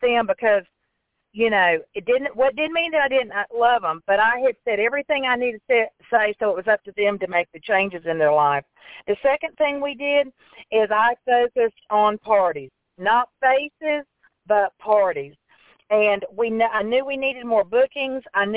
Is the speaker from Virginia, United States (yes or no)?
no; Georgia, United States; I'm from South Georgia